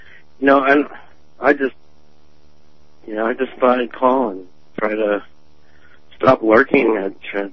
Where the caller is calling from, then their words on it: Erie, Pennsylvania, United States; So, to me, I'm from Erie, Pennsylvania.